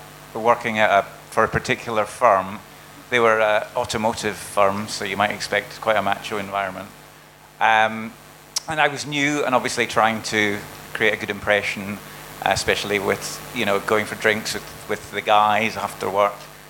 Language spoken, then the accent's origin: English; Dundee, Scotland, United Kingdom